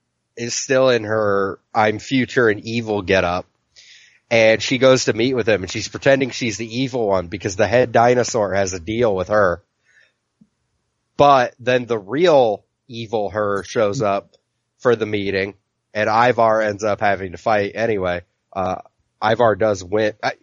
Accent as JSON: {"language": "English", "region": "Iowa", "country": "United States", "said": "Your state's very boring and I'm from Iowa for fuck's sake."}